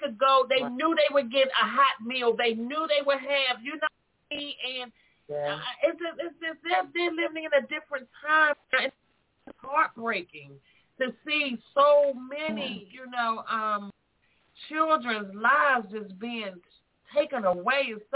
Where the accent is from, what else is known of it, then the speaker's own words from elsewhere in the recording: South Carolina, United States; I grew up in the 70s. And in D.C., born and raised in South Carolina